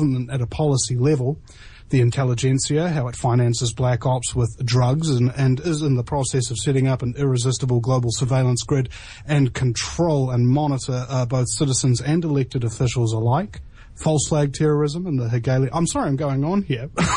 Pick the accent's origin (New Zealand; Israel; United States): New Zealand; I'm got more YouTube subscribers than the New Zealand Herald TV in New Zealand, our equivalent of the New Yor